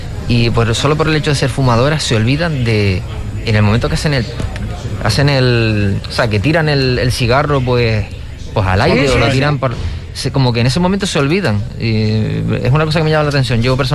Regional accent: Tenerife, Canary Islands, Spain; Soy de Tenerife, pero vamos, quizás alguno me diga.

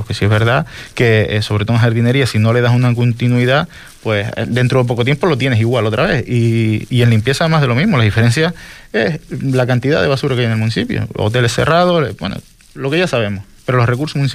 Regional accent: El Cotillo, Canary Islands, Spain; yo soy del Cotillo y se ve algo más de movimiento porque siempre gente de toda la isla viene a parar allí

